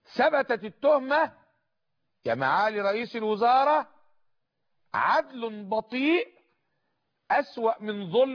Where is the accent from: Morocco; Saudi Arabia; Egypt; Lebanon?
Egypt; احنا مصريين،